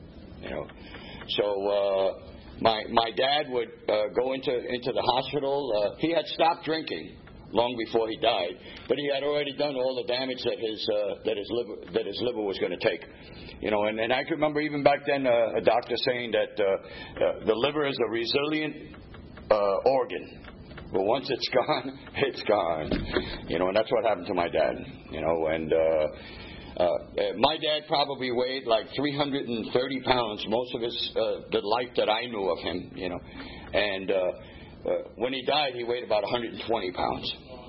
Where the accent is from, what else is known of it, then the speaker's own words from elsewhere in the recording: Bronx, New York, United States; now in Atlanta, United States; an alcoholic, and actually I was raised in the South Bronx. I said I've spent a lot of years here in Atlanta. I moved here in the year 2000